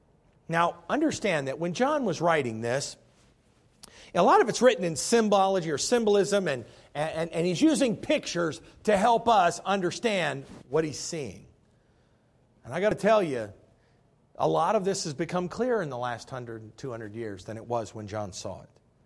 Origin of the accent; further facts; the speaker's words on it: Midwest, United States; Because it's funny, I'm from the Midwest. I never saw Washington except in National Geographic.